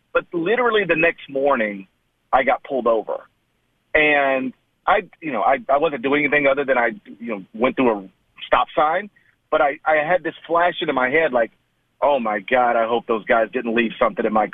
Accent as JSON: {"language": "English", "town": "Memphis", "region": "Tennessee", "country": "United States", "tie": "born or raised there", "said": "I'm a Grizzlies fan because, like, I I'm from Memphis. I was born in Memphis. I live here."}